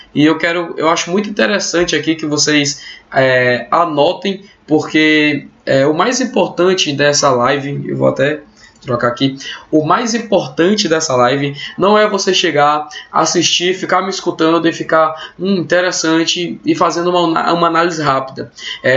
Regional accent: Piauí, Brazil; Piauí é o estado onde eu nasci, onde eu sempre morei

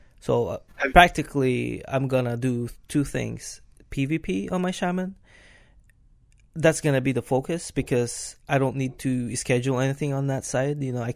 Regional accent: Philippines; born there; I was born in Philippines, and there's

